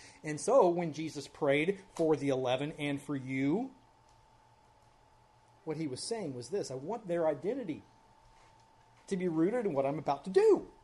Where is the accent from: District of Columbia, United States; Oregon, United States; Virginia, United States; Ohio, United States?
Ohio, United States; also born or lived in Kentucky; I grew up around the Amish in Ohio and Kentucky.